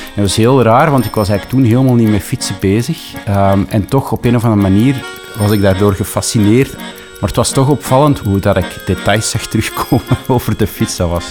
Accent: Antwerp, Flanders, Belgium; Ik ben geboren Antwerpenaar.

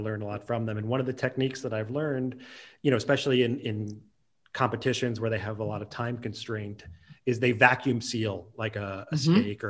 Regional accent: New York City, New York, United States; Even though I'm from New York City. But my mom raised me.

